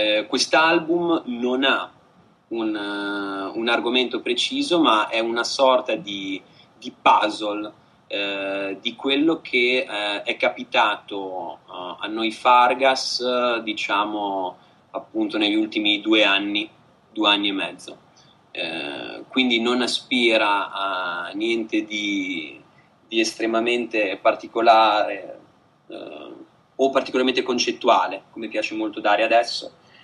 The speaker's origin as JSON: {"language": "Italian", "town": "Modena", "region": "Emilia-Romagna", "country": "Italy", "said": "noi siamo di Modena, tutti fra Modena e provincia"}